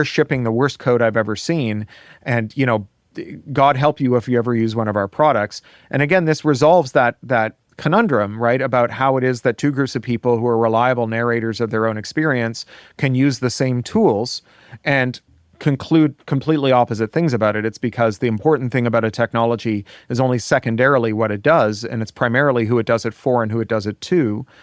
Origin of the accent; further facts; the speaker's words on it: Canada; Like all the best Americans, I am Canadian.